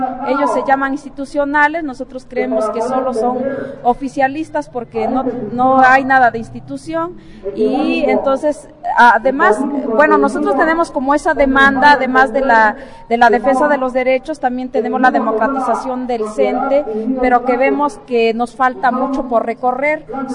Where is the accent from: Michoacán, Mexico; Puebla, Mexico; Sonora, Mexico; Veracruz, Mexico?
Puebla, Mexico; venimos del estado de Puebla